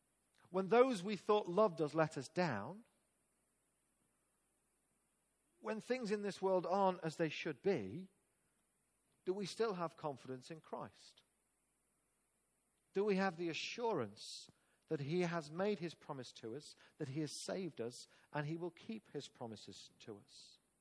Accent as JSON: {"language": "English", "region": "England", "country": "United Kingdom", "said": "We're not special people because we're English or even British."}